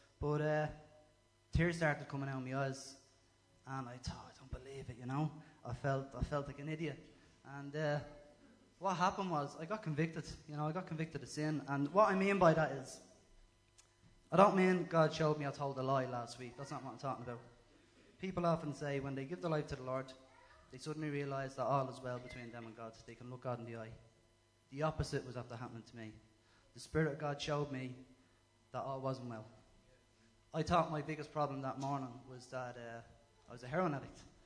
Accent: Tallaght, County Dublin, Ireland; I'm from Tallaght. I'm 36.

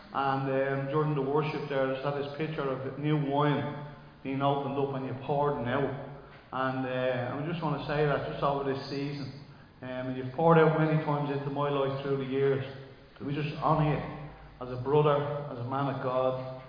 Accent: Dublin, Leinster, Ireland; We lived in the old tenement houses in Shamrock Dermot Street, in the north side of Dublin. And we lived there for a number of years. We moved from there out to Cundalkin, Neilstown, which was like, there was a lot of farmland at the time.

